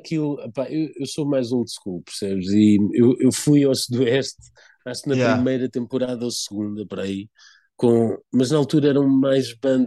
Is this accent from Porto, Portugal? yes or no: no; Praia da Vieira, Leiria, Portugal; Da minha terra, de onde eu vivia, na zona da Praia da Vieira, em Montreal